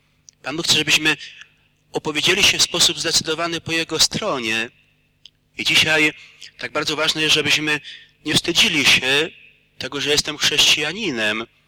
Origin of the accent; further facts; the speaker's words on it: Subcarpathian Voivodeship, Poland; że pochodzę z Rymanowa, czy spod Rzeszowa, tak ja, czy ktoś inny.